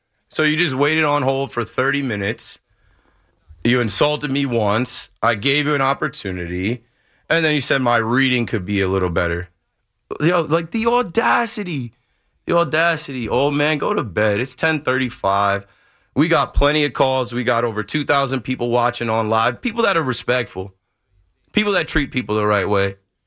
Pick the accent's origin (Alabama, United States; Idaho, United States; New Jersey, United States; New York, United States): New Jersey, United States; And I just said, ha, never heard of it. I'm from Jersey, bro.